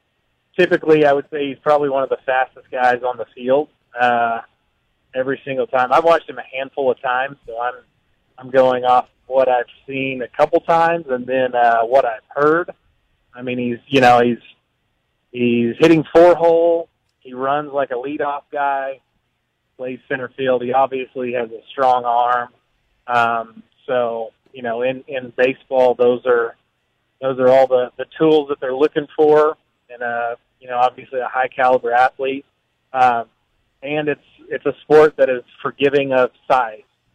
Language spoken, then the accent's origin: English; Stillwater, United States; growing up in Stillwater, going to college there